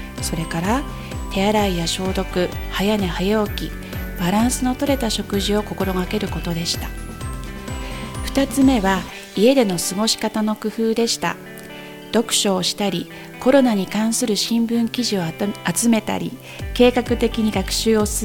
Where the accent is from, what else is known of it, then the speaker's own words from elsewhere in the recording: Noshiro, Akita, Japan; 出身は県北の能代市です。バスケの街というとピンとくる人もいるのではないでしょうか。そんなバスケの街で育った私ですが